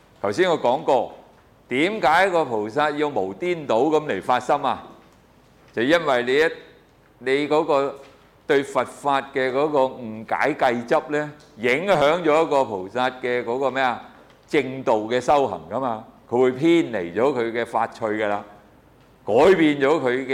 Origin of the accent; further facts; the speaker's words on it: China; 我们中国人呢就认识这个实我自体呢叫做魂魄，我们给个名字，什么三魂七魄